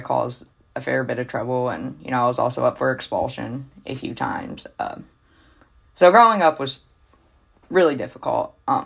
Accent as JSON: {"language": "English", "town": "Mansfield", "region": "Ohio", "country": "United States", "lives_now": "Ashland, United States", "said": "I live in Ohio, in Ashland, Ohio, and I'm from Mansfield."}